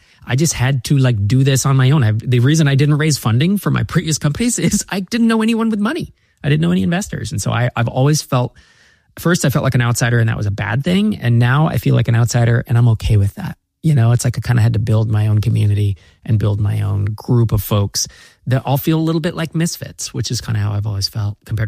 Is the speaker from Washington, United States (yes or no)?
no; California, United States; born there; Yeah, I was born in the East Bay of California, which is like Silicon Valley, right?